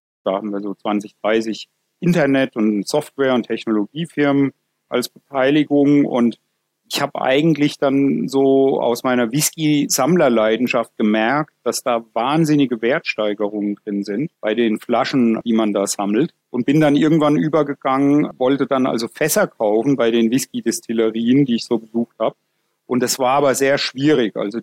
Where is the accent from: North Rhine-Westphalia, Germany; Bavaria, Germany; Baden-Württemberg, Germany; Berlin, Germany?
Bavaria, Germany; born or raised there